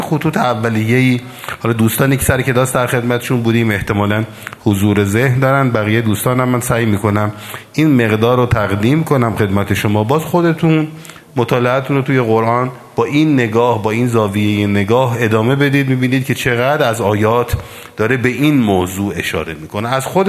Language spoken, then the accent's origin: Persian; Iran; چقدر خوبه که ما ایرانی هستیم